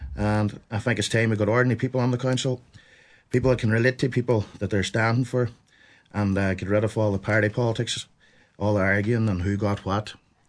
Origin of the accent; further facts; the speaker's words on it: Muff, County Donegal, Ireland; now in Quigley's Point, Ireland; I'm originally from Muskehing and Muff, now living in Quigley's Point.